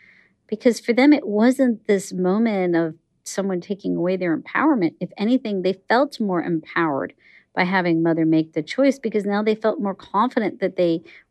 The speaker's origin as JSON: {"language": "English", "country": "India", "said": "And I, you know, as an Indian, I grew up with tea that had sugar."}